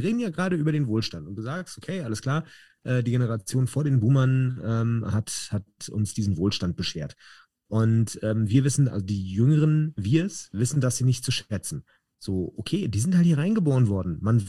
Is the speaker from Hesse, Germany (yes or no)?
yes; Gießen, Hesse, Germany; ich habe gerade heute einen Zeitungsartikel aus meiner Heimatstadt Gießen gelesen